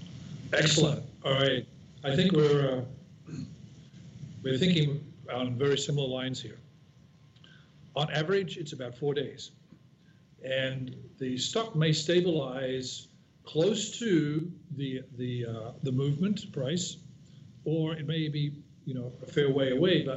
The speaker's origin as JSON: {"language": "English", "country": "Australia", "tie": "born or raised there", "said": "When I grew up in Australia, we had this big pond at the back of my house."}